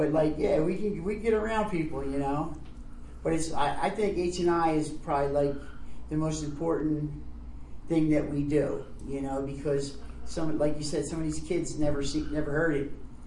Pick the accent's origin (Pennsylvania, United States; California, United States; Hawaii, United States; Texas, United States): Pennsylvania, United States; Scranton; And in my area, we're from Scranton.